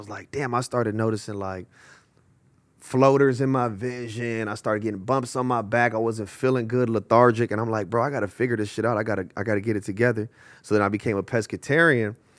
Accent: Los Angeles, California, United States; West LA. West Los Angeles, bro. Fairfax District, Marvin, Washington, La Cienega Heights, Little Ethiopia, all that shit, Olympic.

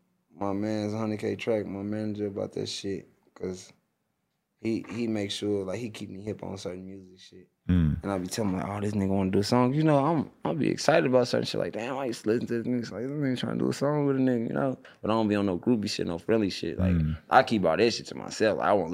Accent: St. Louis, Missouri, United States; Fuck, I'm from St. Louis, all the way out the side Bay.

